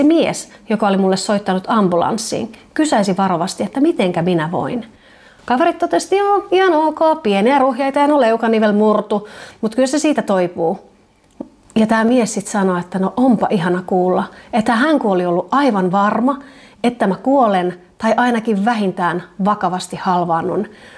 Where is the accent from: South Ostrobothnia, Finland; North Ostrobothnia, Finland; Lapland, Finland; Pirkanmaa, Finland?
South Ostrobothnia, Finland; Seinäjoki; Minähän olen Pohjanmaalta Seinäjoelta kotoisin, ja meillä on aivan huikea Jouppilan vuori, joka on siis käytännössä sain pieni nyppylä